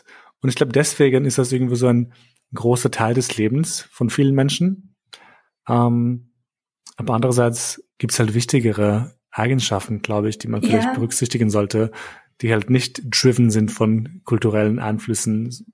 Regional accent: Vienna, Austria; now in Berlin, Germany; ich bin Wiener, also im Herzen bin ich Wiener, also kein Ur-Wiener, aber ich bin halt hier, also in Wien aufgewachsen.

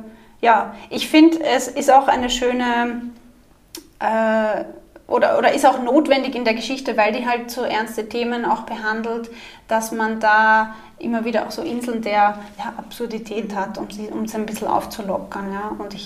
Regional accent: Austria; Sagt man ja bei uns in Österreich, die ledige Semmel.

